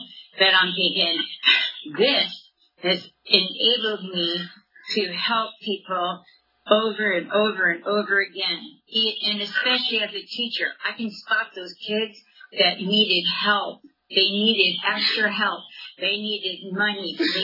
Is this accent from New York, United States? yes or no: no; Michigan, United States; when I first came to California, I'm from Michigan, and I hate it there.